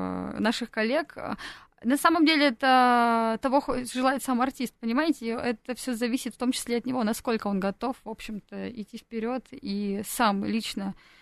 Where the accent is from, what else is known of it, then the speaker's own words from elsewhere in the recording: Krasnoturinsk, Sverdlovsk Oblast, Russia; Я из Краснотуринска. Оттуда нужно же еще доехать.